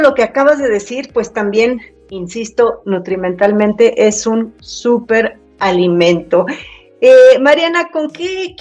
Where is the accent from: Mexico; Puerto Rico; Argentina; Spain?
Mexico; jamás pensé que ahora comer una buena tortilla en mi país, México, fuera a ser tan difícil